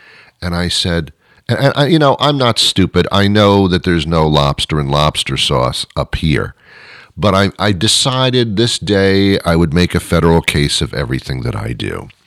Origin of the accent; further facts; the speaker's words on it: Teaneck, New Jersey, United States; I grew up in New Jersey, and I remember when I was a little kid, well, like 5, 6, 7, 8 years old, my parents, we weren't like extremely well off at all.